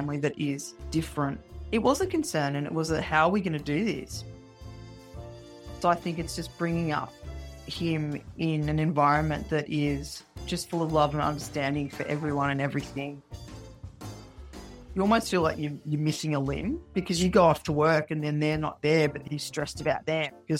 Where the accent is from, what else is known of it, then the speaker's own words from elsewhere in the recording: Melbourne, Victoria, Australia; I'm 38 years old. My partner, Paris, who's also 32, we're all from Melbourne